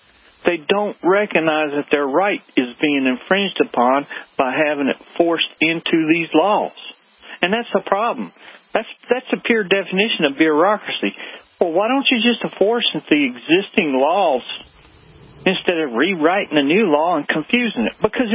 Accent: the South, United States; Now, I know she heard me, and she knows I'm from the South.

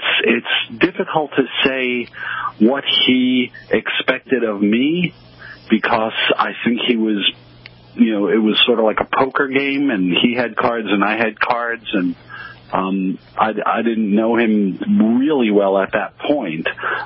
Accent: New York City, New York, United States; Frankly, I grew up in New York City. I'm used to a lot of aggression.

